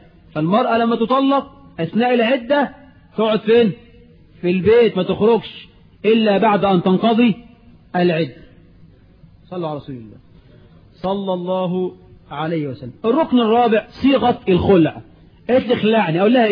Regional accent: Egypt; احنا كمصريين

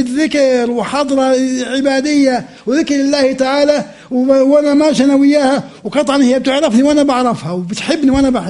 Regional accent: Amman, Amman Governorate, Jordan; بجوز عندنا في عمان 6 مليار ذبابة

